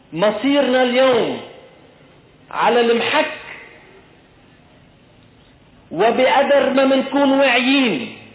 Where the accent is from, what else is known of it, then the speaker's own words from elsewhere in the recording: Mount Lebanon, Lebanon; وأنا كابن لكفية، بما أنه عم نعمل مقارنات، بتأمل أنه ضيعتي سنة الجاي تعيد كمان أعيادة التقليدية، لأنه كلنا ولد ضيع، كلنا ولد جبل